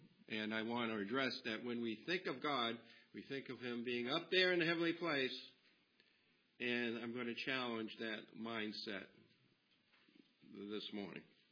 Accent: Webster, Massachusetts, United States; I am from Webster, Massachusetts, which is a small town south of Worcester, Massachusetts, in the central part of the state.

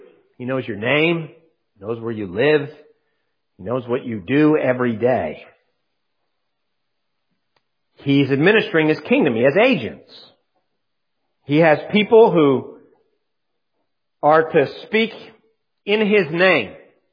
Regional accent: Canada; born there; By birth, you know that I was born in Canada, and as I was born in Canada, I was born a subject of Queen Elizabeth.

